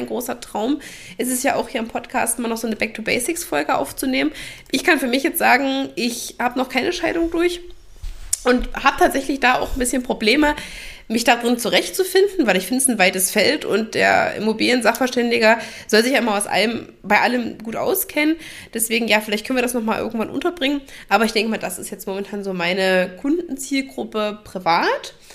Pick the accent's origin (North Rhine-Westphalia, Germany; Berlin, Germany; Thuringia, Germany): Thuringia, Germany; Gera; Ich komme ja aus dem ländlichen Bereich, also ich komme ja aus Thüringen, aus Gera, um genau zu sein.